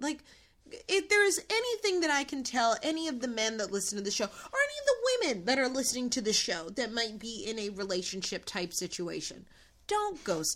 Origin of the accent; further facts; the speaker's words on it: Ohio, United States; Just because I'm from Ohio doesn't mean I'm a sheep